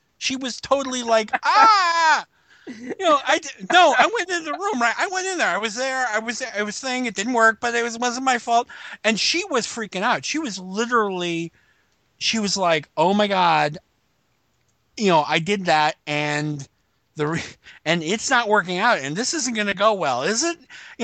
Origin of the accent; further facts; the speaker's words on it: Chicago, Illinois, United States; Really quickly, you have to remember I come from Chicago.